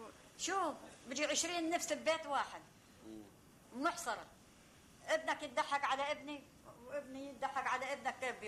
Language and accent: Arabic; Palestine; moved away; اجينا احنا من فلسطين اجينا على الطيبة